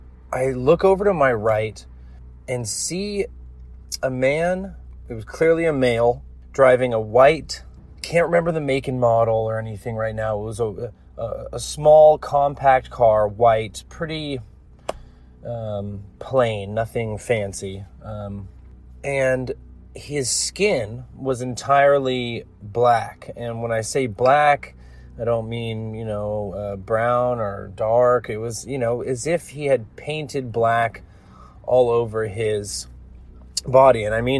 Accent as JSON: {"language": "English", "town": "Los Angeles", "region": "California", "country": "United States", "said": "I'm from Los Angeles, California."}